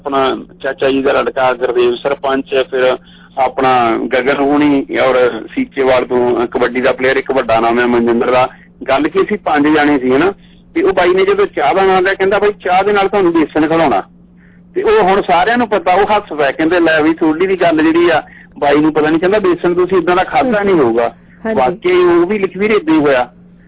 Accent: Punjab, India; ਕਿਉਂਕਿ ਮੈਂ ਪੰਜਾਬ ਤੋਂ ਆਵਾਂ

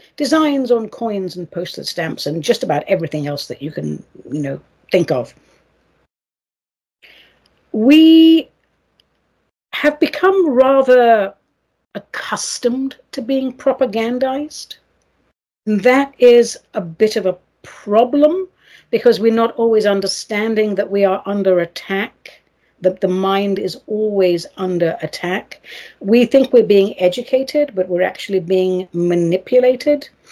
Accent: United States; I am an American and very proud to be so

